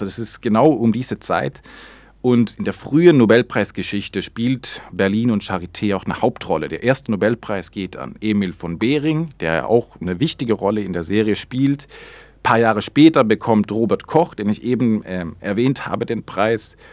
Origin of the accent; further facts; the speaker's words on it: Sweden; German is a second language; now in Germany; Also die wissen, ich bin selbst aus Schweden